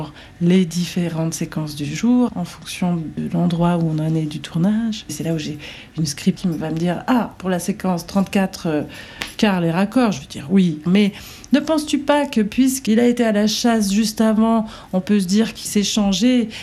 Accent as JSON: {"language": "French", "region": "Occitanie", "country": "France", "said": "Moi, je viens d'Aveyron."}